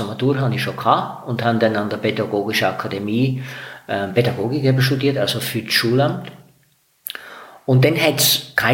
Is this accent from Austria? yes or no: yes; Austria; Also ich bin in Österreich aufgewachsen, im katholischen Gebiet.